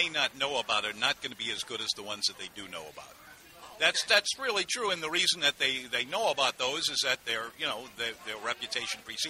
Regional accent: New Orleans, Louisiana, United States; born there; now in New Orleans, United States; I was born on Mardi Gras. That's not a joke. I really was. And I'm as New Orleans a guy as you can possibly have. I've never been out of the city for more than, well, now 6 weeks at a time.

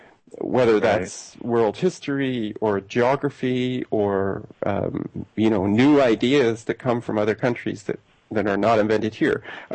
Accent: England, United Kingdom; now in United States; I grew up in England, and so I sort of gradually became attuned to what America was

